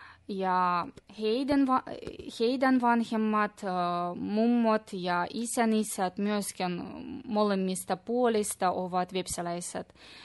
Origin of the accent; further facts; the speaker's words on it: Petrozavodsk, Republic of Karelia, Russia; olen kotoisin Petroskoista, mutta molemmat vanhemmat ja isä ja äiti ovat Kalajoki-kylästä.